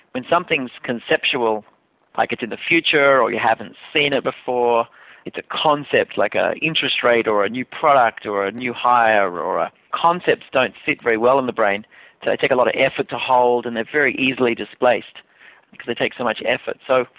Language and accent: English; Australia; now in New York City, United States; I'm in lovely downtown Manhattan where I live. And although I'm originally Australian, but I live in New York City.